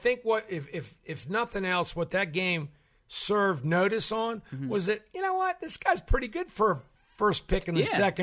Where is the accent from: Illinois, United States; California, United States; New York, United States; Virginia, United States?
Virginia, United States; Arlington; He lives in my hometown of Arlington, Virginia.